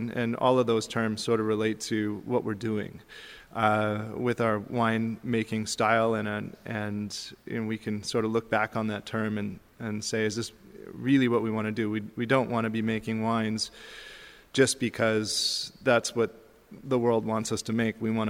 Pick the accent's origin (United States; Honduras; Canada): Canada; Victoria, British Columbia; I was at Avril Creek pretty much since 2008. Quite a bit of experience here on the island, and I grew up in Victoria.